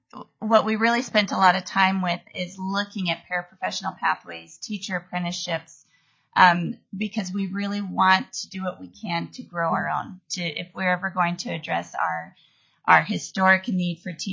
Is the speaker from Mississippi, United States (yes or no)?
no; Ketchikan, Alaska, United States; I am from Ketchikan, and I'm the Effective Educators Committee chair.